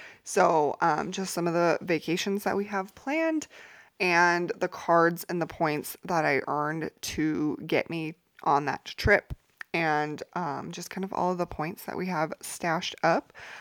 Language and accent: English; New Mexico, United States; I live here in the U.S. I'm from New Mexico, if you don't know.